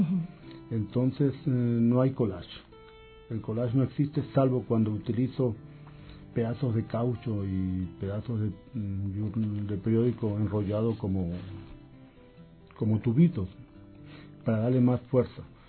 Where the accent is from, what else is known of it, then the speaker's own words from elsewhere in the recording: Trujillo, La Libertad, Peru; moved away as an adult; also born or lived in Paris; yo llegué allá de Trujillo a París sin hablar francés, sin tener plata.